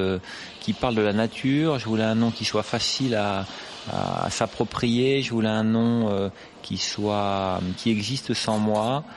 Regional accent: Normandy, France; puisque je suis normand.

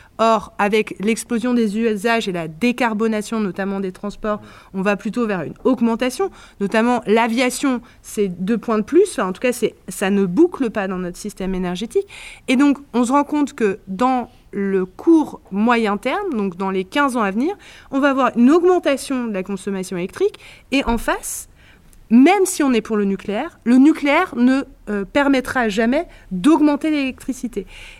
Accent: Pays de la Loire, France; moi je viens de Loire-Atlantique

